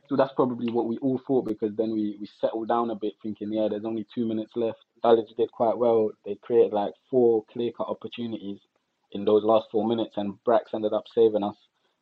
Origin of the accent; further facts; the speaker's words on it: Brussels, Belgium; Growing up in Belgium, you'd think about the FA Cup on the same level as the Champions League, really.